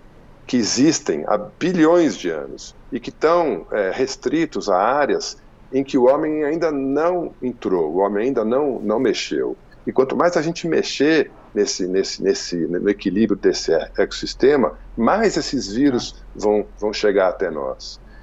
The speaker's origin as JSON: {"language": "Portuguese", "region": "São Paulo", "country": "Brazil", "tie": "born there", "said": "Eu estou falando de São Paulo, onde eu nasci, o bairro que eu nasci, no Tucuruvi."}